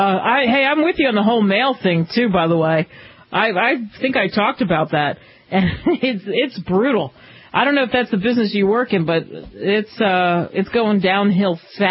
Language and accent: English; Philadelphia, Pennsylvania, United States; I grew up in Philly